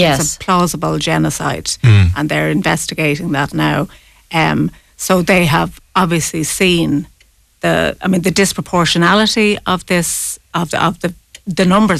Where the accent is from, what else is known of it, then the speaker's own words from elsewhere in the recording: Ireland; there are parallels with our own history as Irish people that I think really strikes a nerve, and Irish people tend to understand that.